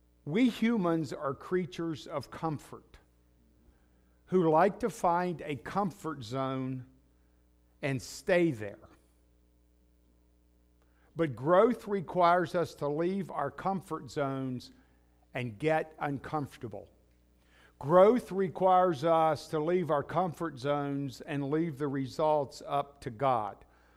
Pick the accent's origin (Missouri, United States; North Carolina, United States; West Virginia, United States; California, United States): West Virginia, United States; accent: West Virginia; I still have my West Virginia accent, and I tell people I just assume maybe the Lord's going to send me back there one day and I'll still need it.